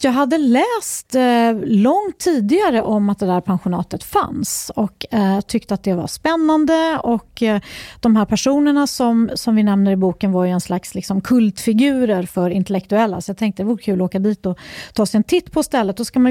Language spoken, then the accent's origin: Swedish; Uppsala, Uppsala County, Sweden; also born or lived in Öland; jag är en fattig flicka från Öland. Och det är ingen som riktigt förstår, för att jag är uppvuxen i Uppsala